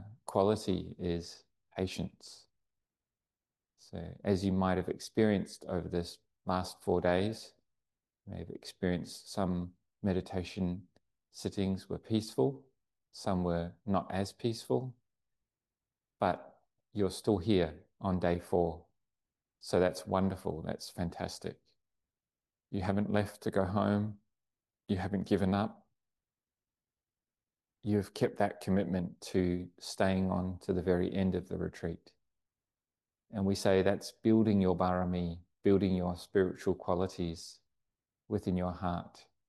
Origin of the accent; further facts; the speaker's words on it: Wellington, New Zealand; born there; to travel back to my hometown in New Zealand. I was born in Wellington, New Zealand.